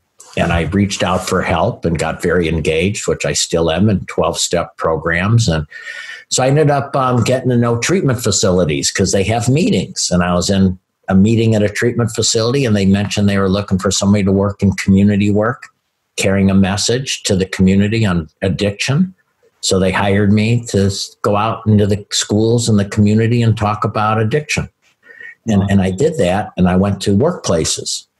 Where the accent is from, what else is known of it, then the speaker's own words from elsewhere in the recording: Chicago, Illinois, United States; now in Pensacola, United States; I grew up outside Chicago. I went to a very integrated school. I never went to a school that wasn't integrated. I didn't know segregation until I came to Pensacola, I think, sometimes.